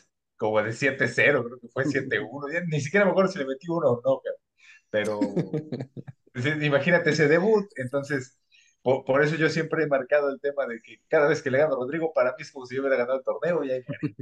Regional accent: Córdoba, Veracruz, Mexico; Yo soy de Córdoba, Veracruz, así que desde aquí le mando un saludo a todos.

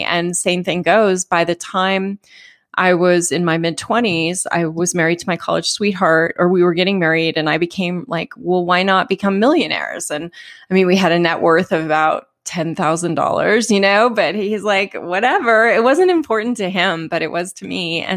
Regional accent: Oakland, California, United States; born there; from, I was born in Oakland, California, and had eventually, not right away, but by the early 70s, my parents became hippies in the Bay Area.

